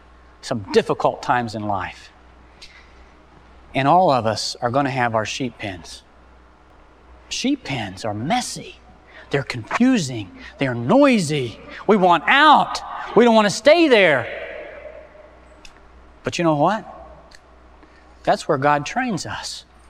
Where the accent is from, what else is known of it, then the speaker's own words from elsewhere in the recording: Oklahoma, United States; I was raised in Oklahoma, and we have cattle there.